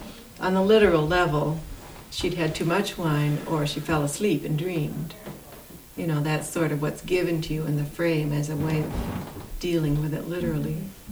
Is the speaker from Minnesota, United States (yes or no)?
yes; Moorhead, Minnesota, United States; I was raised in Moorhead, Minnesota, and to me the prairie being like the sea is a very natural kind of a connection.